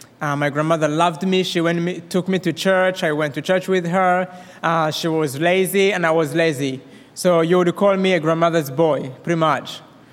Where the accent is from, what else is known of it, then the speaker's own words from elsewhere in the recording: Rwanda; accent: Rwandan; also born or lived in Minnesota; now in Boone, United States; And so from Rwanda, if you already, how many of you think I have an accent right now? So that's my Rwandan accent.